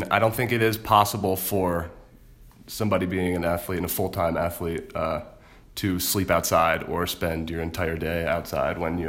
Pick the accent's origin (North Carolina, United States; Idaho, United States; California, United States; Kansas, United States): North Carolina, United States; I'm from North Carolina and have been a Duke fan and Duke basketball fan my entire life